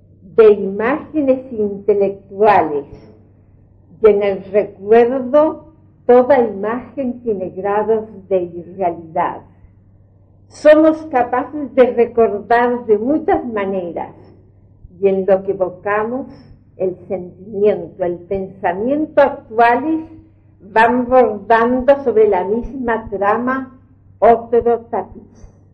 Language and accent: Spanish; Punta Arenas, Magallanes, Chile; born there; Nací en Punta Arenas, en el primer cuarto de este siglo, hija de padres yugoslavos, precisamente croatas.